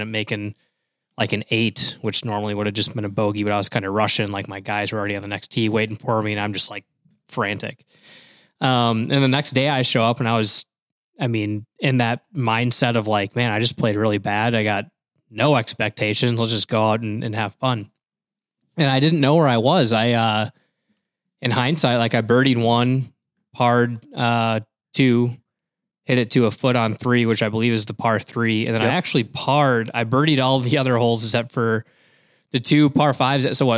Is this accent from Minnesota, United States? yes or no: yes; White Bear Lake, Minnesota, United States; my hometown, go Bears.